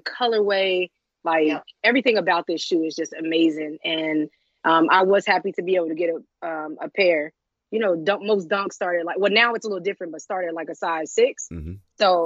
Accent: Cincinnati, Ohio, United States; because I am from Cincinnati, Ohio, and you know, it's basically something that just represents me and my city.

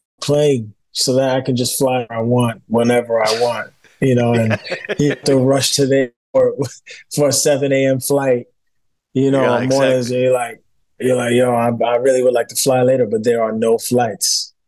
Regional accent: New York City, New York, United States; because I'm from New York. You know, I grew up in Bushwick in Brooklyn

